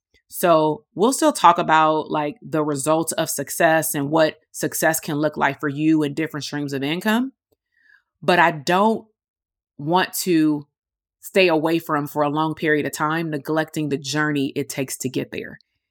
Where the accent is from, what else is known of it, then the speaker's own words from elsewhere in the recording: Compton, California, United States; It reminds me of like growing up in Compton, like the doughboy that they used to call it in the 80s, right?